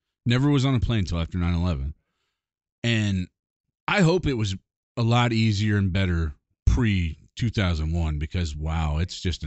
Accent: Missouri, United States; I almost said that ain't, and that would really show that I'm from Missouri.

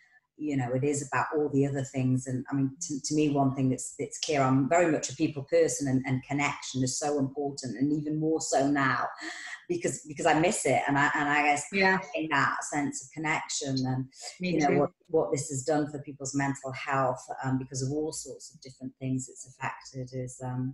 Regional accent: Newcastle, North East England, United Kingdom; my folks are up in Newcastle. I'm from Newcastle

